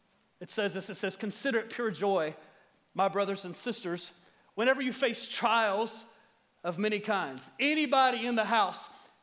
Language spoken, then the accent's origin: English; the South, United States; I know some of y'all don't believe in whippings. I grew up in the South.